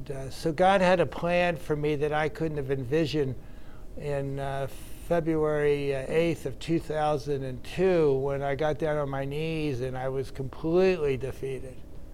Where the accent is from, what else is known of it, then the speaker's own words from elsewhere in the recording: Baltimore, Maryland, United States; now in Topeka, United States; I didn't realize when I grew up in Baltimore in the 50s that I'd be doing an AA meeting in Topeka, Kansas in 2022. I didn't even know where Kansas was.